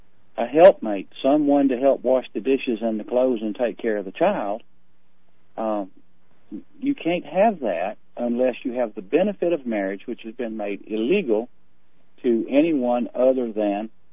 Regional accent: the South, United States; But it does because I was raised in the South in the '60s.

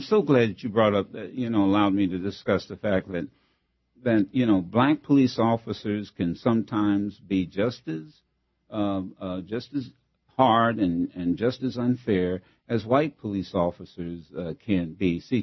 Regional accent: Dayton, Ohio, United States; In my community, when I grew up in Dayton, Ohio, we didn't know any police officers.

